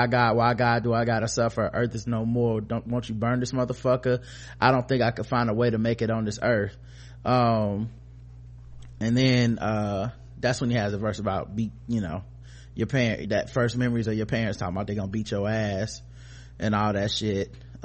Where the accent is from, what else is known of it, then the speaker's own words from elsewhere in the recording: Compton, California, United States; You know, I'm a kid from Compton.